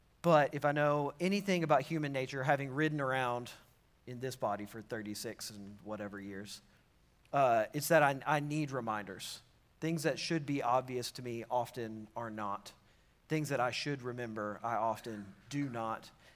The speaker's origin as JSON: {"language": "English", "country": "United States", "said": "I'm still from Franklin County."}